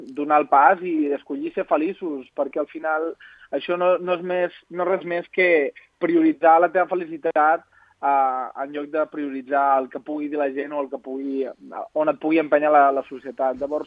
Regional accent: Reus, Catalonia, Spain; born there; vaig néixer a Reus, és una ciutat de 100.000 habitants

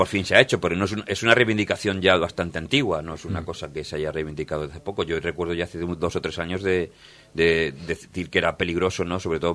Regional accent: Formentera, Balearic Islands, Spain; imagínate yo que vengo de Formentera y ir a Madrid, es una cosa alucinante

